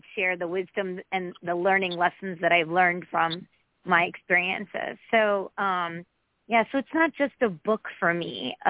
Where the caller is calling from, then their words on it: Connecticut, United States; Hi, this is … from Connecticut.